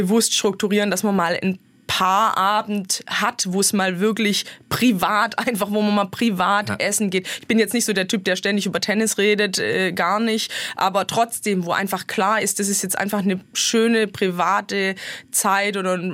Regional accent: Stuttgart, Baden-Württemberg, Germany; also Stuttgart ist meine Heimat oder das Schwabenländle

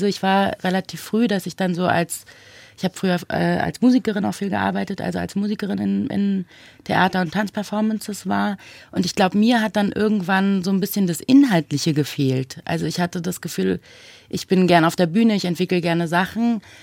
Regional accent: Berlin, Germany; Ich bin in Berlin aufgewachsen

